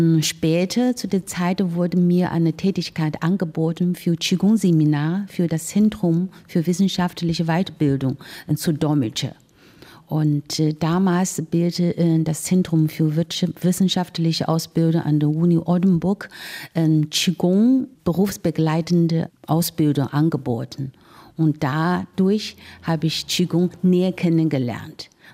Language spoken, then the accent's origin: German; Southwest China, China; German is a second language; moved away as an adult; now in Germany; Ja, ich bin eine geborene Chinesin Und ich komme ursprünglich in Südwestchinas, das ist eine gebirgige Gegend. Und in den 80er Jahren habe ich an der Fremdsprachenhochschule Shanghai studiert, Germanistik. Und Anfang 90er Jahre bin ich nach Deutschland gekommen, um zu studieren.